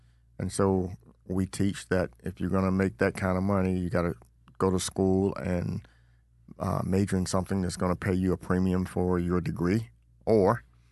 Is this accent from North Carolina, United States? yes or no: yes; Cary, North Carolina, United States; now in Tennessee, United States; I'm just a kid from the tobacco fields of North Carolina. All right. I grew up in the Raleigh-Durham area, a little town called Cary. Went to Cary High School there